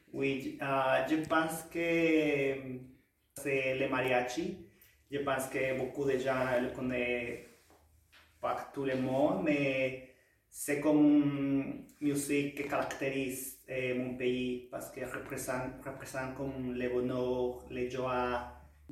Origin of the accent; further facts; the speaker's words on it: Guanajuato, Mexico; French is a second language; moved away as an adult; now in Canada; je viens du Mexique et j'ai 31 ans et je demeure ici au Québec depuis janvier passé 2020, donc ça fait déjà un an, 3 mois. Et je suis un travailleur étranger. Guanajuato, c'est comme un centre